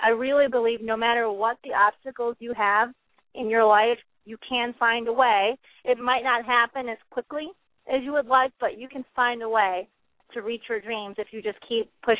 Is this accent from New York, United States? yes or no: no; Chicago, Illinois, United States; now in Grand Rapids, United States; I grew up in Chicago, and that's where I first fell in love with football as a kid, living in Chicago. I currently live in Grand Rapids, Michigan